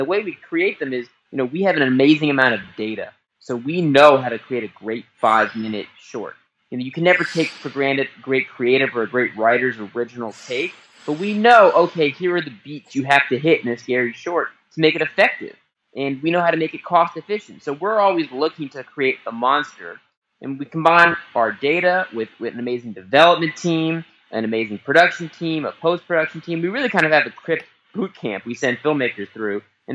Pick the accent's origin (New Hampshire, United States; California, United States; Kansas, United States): California, United States; Los Angeles; I grew up in Los Angeles. I was around entertainment.